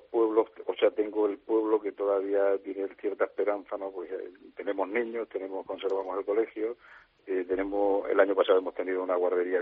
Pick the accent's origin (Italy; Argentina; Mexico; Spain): Spain; Extremadura; Mi tierra Extremadura, pues la he tenido siempre dentro.